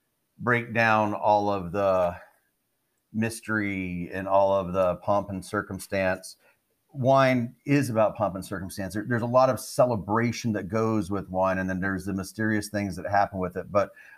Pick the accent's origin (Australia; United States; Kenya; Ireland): United States; Phoenix, Arizona; born and raised in Phoenix, Arizona, to parents who didn't drink wine